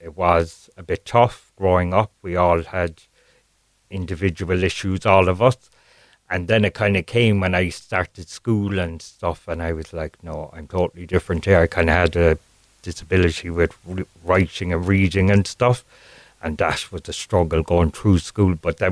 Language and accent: English; Carrigaline, Munster, Ireland; I grew up in Carrigaline. In County Cork. I've lived there all my life.